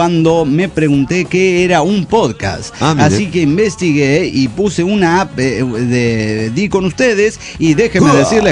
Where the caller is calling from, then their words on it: Toluca, State of Mexico, Mexico; de Toluca, México.